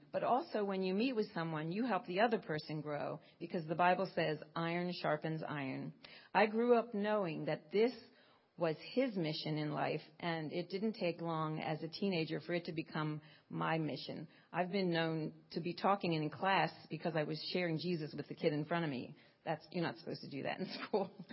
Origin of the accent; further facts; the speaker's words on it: Pennsylvania, United States; And I am from Pennsylvania, so happy Groundhog's Day.